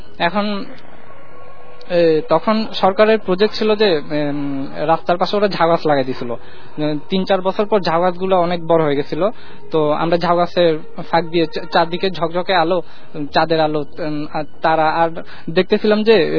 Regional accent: Patiya, Chittagong Division, Bangladesh; আমার দেশের বাড়ি চিটং এ, পটিয়ায়।

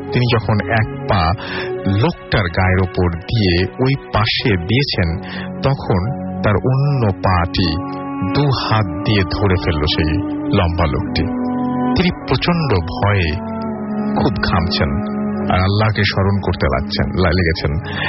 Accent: Golfa, Rajshahi Division, Bangladesh; আমার বাড়ি নাটোর জেলার বড়াই গ্রাম থানায়, গ্রামের নাম গলফা।

